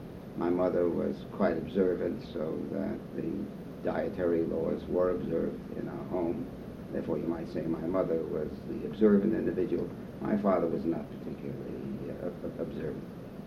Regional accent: New York City, New York, United States; born there; I was born in New York City. My parents were immigrants.

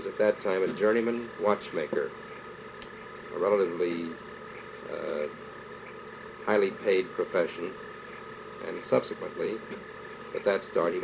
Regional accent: Charleroi, Pennsylvania, United States; born there; I had a mother and father. They were married. I was born in Charleroi, Pennsylvania.

